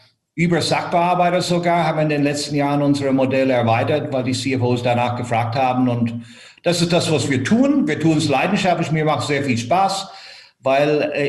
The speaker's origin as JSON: {"language": "German", "country": "Ireland", "tie": "born or raised there", "first_language": "English", "second_language": "German", "moved": "as an adult", "lives_now": "Frankfurt, Germany", "said": "Ich bin in Irland aufgewachsen. Habe dort mein Abitur gemacht, bin dann um die Welt gereist, weil ich ein bisschen gelangweilt war und bin dann später irgendwann mal in Frankfurt gelandet"}